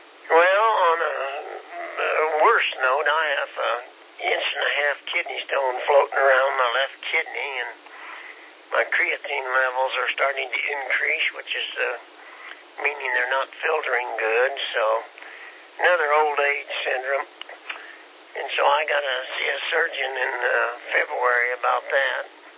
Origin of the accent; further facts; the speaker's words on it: Kansas, United States; Put it this way, I'm from Kansas.